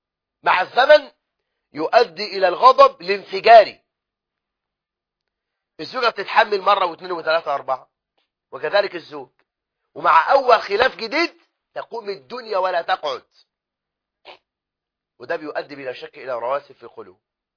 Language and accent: Arabic; Egypt; في بلدنا مصر